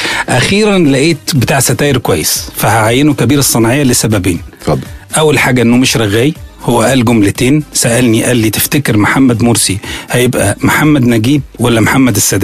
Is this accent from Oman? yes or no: no; Alexandria, Alexandria Governorate, Egypt; أولا لأن دي مدينتي